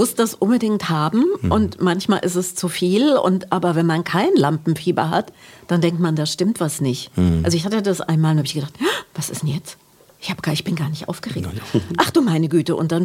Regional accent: Kassel, Hesse, Germany; Ich komme aus Kassel. Bei uns gab es keinen.

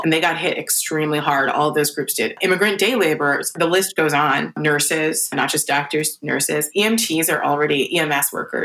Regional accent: New York City, New York, United States; especially as a New Yorker, going through something so horrible and not being able to be with one another, even as a larger community.

